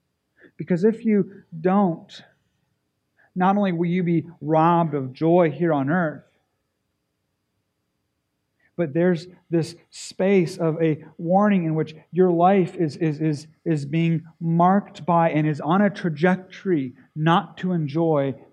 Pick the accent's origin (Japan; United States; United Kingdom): Japan; Because I grew up in Japan, and in Japan it's by law, it's required for you to be cremated.